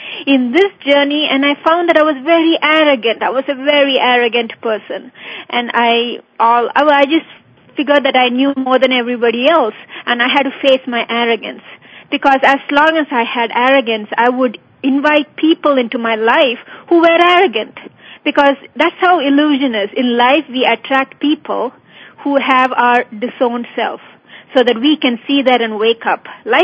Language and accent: English; southern India, India; born there; I was born in India, southern India. We didn't have a lot of money.